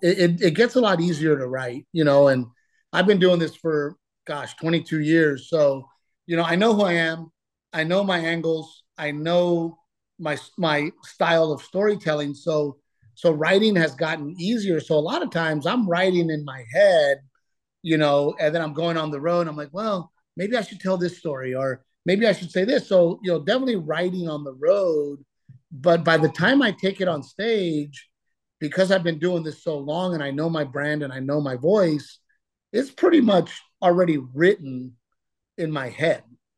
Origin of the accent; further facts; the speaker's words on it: Texas, United States; Growing up in Texas, I never really fit